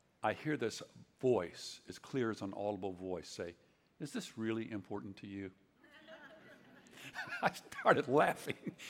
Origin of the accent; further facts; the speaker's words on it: Fort Worth, Texas, United States; When I was 18 years old, I was raised in Fort Worth